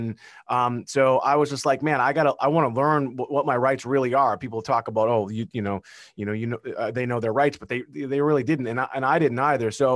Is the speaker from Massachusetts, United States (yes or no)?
yes; Beverly, Massachusetts, United States; So I grew up just north of Boston in a town called Beverly, Mass.